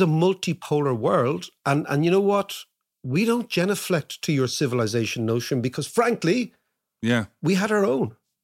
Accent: Ireland; as Irish people, because we were colonized

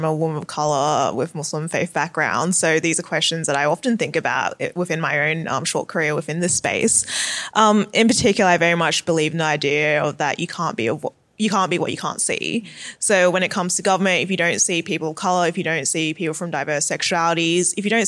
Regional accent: Australia; born there; first language English; For me, I was born in Australia. My first language is English

